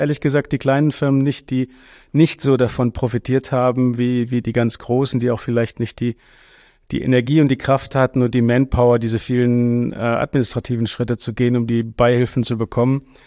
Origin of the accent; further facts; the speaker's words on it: North Rhine-Westphalia, Germany; Ich bin im Ruhrgebiet aufgewachsen und als ich Kind war, haben wir wohnend direkt in der Nähe von einer großen Zeche und nicht weit von verschiedenen Stahlwerken